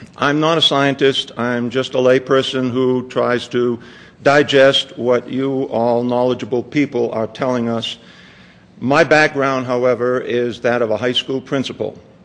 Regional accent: Castle Rock, Colorado, United States; I'm from Castle Rock, Colorado.

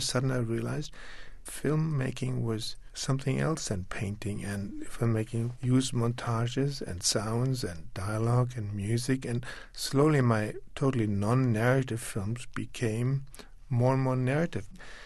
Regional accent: Düsseldorf, North Rhine-Westphalia, Germany; because I was born right after the war. My hometown of Düsseldorf was in ruins

